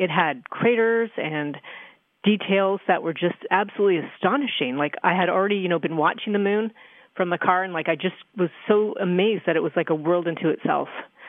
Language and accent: English; Toronto, Ontario, Canada; I grew up in Toronto, right in the city. literally probably a quarter of a mile away from the University of Toronto.